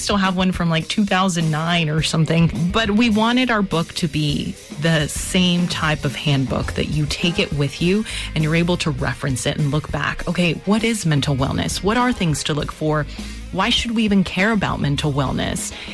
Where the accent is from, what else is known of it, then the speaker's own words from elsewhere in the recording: Dallas, Texas, United States; Born and raised in Dallas, Texas. Yes, I'm a Dallas Cowboys fan.